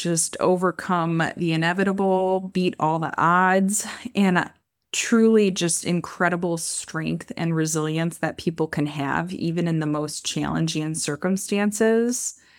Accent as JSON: {"language": "English", "region": "Michigan", "country": "United States", "also_born_or_lived": "Ohio", "moved": "as an adult", "lives_now": "Chicago, United States", "said": "Great point in my life to kind of transition out of Michigan, if you can't tell from my terrible accent, and really drew me to Chicago for hopefully the rest of my life."}